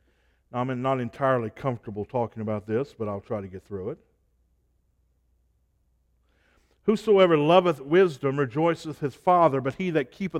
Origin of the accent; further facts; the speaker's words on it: United States; But given the direction of our country, given the wickedness of our leadership, I mourn.